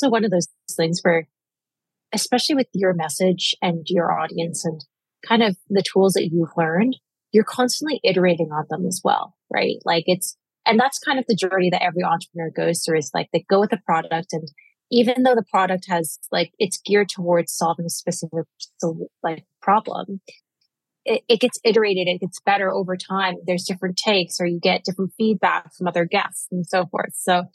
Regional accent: Canada; So I grew up in Canada. I'm a Canadian born Chinese

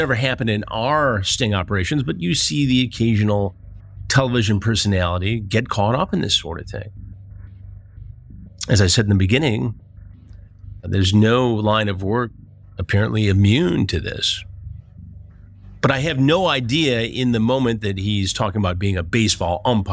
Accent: Detroit, Michigan, United States; And I'm a Tigers fan, as you may know, growing up in the Detroit area.

